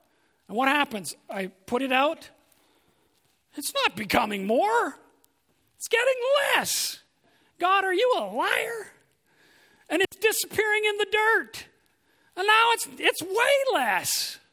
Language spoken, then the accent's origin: English; England, United Kingdom; I don't want to say it's because I'm an Englishman. That's my background.